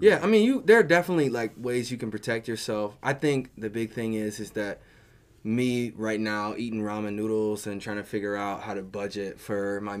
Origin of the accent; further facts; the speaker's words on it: Cedar Rapids, Iowa, United States; born there; like, I was born in Cedar Rapids. My family is from the South Side of Chicago, so I don't know those elements to my life.